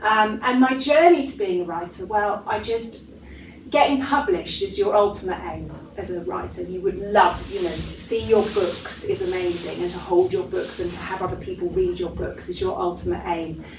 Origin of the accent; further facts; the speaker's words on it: Norwich, East of England, United Kingdom; also born or lived in Aberdeen / Winchester; And then I spent the first 7 years living in Winchester, which is much further south, so like the other side of London, quite near the coast. And then I moved to Norwich. So I really grew up most of my time in Norwich.